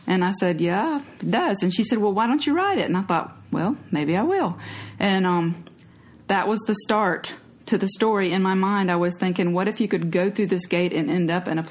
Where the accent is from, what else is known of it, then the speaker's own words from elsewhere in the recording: Greensboro, North Carolina, United States; born there; now in Henderson County, United States; Yeah, well, my dad was in the Navy, so we kind of moved around. But I was born in Greensboro, and I've lived in Henderson County for the last 25 years.